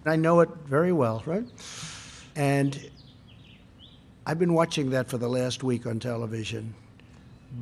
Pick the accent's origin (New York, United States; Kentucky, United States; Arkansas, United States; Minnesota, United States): New York, United States; Queens; So I grew up in Queens, New York, right next to a place called Elmhurst, Queens.